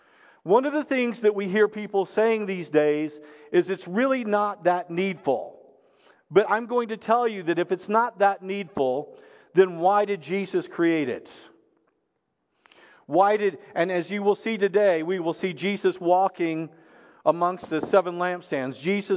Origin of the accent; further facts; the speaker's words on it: Arkansas, United States; I mean, I hate to say it, I'm from Arkansas, but I mean, they cheer for a pig, you know.